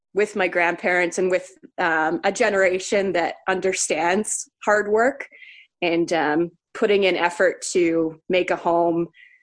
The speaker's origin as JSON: {"language": "English", "region": "Ontario", "country": "Canada", "tie": "born or raised there", "lives_now": "Winnipeg, Canada", "said": "I grew up, I like to say, half the time in northwestern Ontario on a small island. It's kind of the most consistent place throughout my life, my childhood, when we moved around. And then the majority of my time after we settled, I was in Winnipeg, Manitoba."}